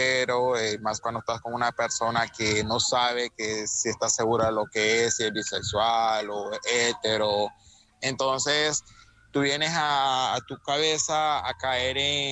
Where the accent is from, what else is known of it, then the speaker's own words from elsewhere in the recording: Nicaragua; moved away as an adult; now in Barcelona, Spain; yo llegué a Barcelona en el 2019, de Nicaragua, soy de Nicaragua.